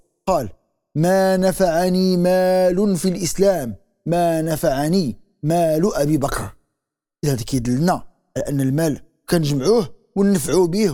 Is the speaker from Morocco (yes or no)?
yes; Morocco; كنستحضروا هنا واحد المثال عظيم جدا عندنا في المغرب